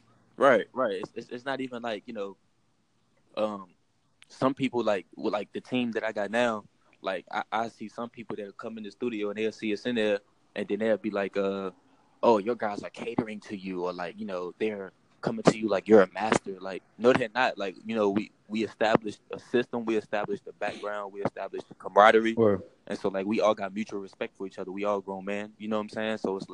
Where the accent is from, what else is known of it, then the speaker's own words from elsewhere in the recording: Fairfax, Virginia, United States; born there; I was born in near Washington, D.C. in Fairfax, Virginia.